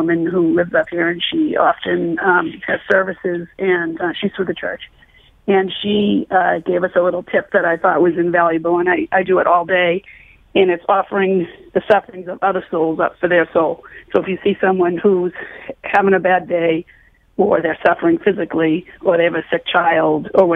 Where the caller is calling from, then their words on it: Boston, Massachusetts, United States; from Boston.